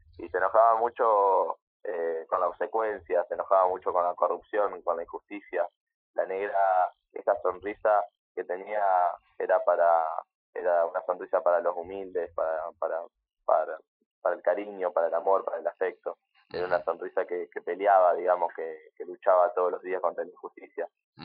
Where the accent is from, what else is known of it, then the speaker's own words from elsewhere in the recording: Concepción del Uruguay, Entre Ríos, Argentina; todos los que somos de Concepción nos trasladamos para allá para ayudar